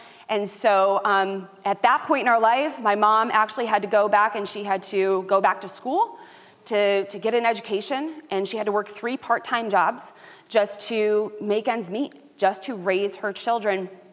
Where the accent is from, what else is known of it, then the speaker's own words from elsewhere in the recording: Norwalk, Ohio, United States; also born or lived in Delphi; So I was born and raised here in Huron County. I was actually born first. I lived in Delphi, so right between Willard and Greenwich. It's where I lived. I went to South Central up until fourth grade, and then we moved to Norwalk.